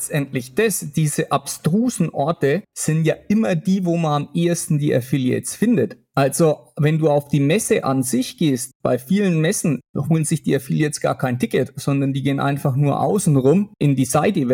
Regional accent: Germany; now in Romania; ich bin 42 Jahre alt, bin Deutscher, aber lebe in Rumänien

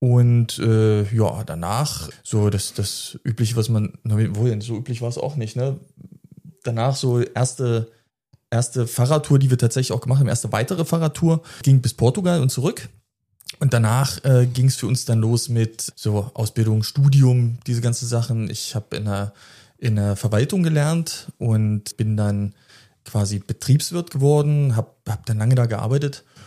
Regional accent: Heiligenstadt, Thuringia, Germany; wir haben es ja eben schon erfahren. Ich komme aus Heiligenstadt, ich bin 36 Jahre alt.

